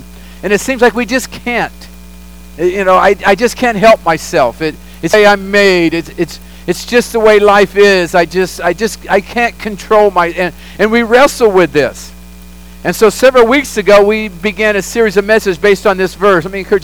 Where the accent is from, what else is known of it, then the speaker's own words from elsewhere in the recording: Oklahoma, United States; I was raised on tea. I'm from Oklahoma. We're from the South. We're Okies.